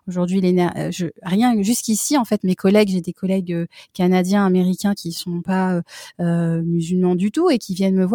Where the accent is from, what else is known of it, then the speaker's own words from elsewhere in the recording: France; On vient de France, on a grandi en France. Donc, nous, on jeûnait en France. Et c'était pas un pays musulman.